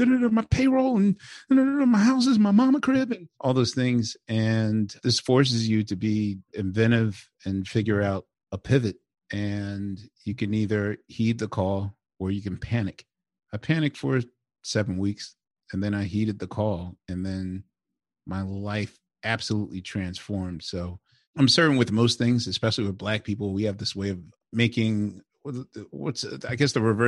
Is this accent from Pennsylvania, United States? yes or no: yes; Philadelphia, Pennsylvania, United States; I'm from West Philly. So West and Southwest Philly are kind of like where my, and Center City, of course, is like where my DNA is implanted.